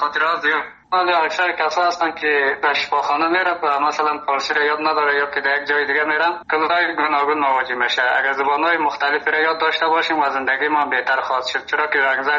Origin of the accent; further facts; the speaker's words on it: Afghanistan; first language Uzbek; حال زبانی مادری ما کس ازبکی است، با زبان داری هم دیگه یک 80% دیگه تسلیت داریم، خوب استیم و همچنان در پشتو هم یک 20% خوب است.